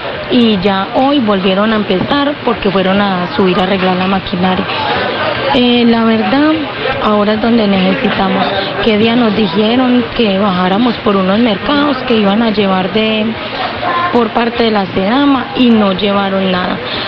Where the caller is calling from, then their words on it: Cocorná, Colombia; acá de la vereda Cocorná.